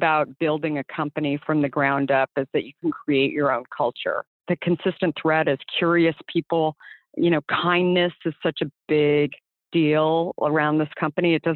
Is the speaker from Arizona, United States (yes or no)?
yes; Arizona, United States; I grew up in Arizona, was a gymnast, and loved my experience at ASU